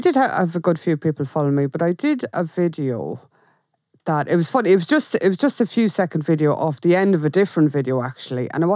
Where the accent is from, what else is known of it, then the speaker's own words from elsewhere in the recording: Ireland; it's just part of being Irish and putting yourself down